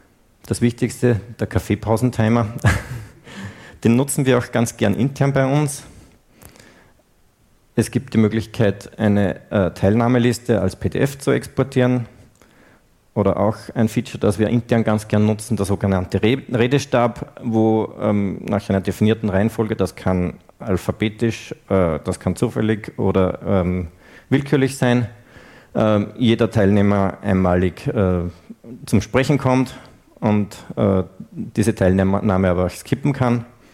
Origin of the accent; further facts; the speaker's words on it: Upper Austria, Austria; ich komme aus Oberösterreich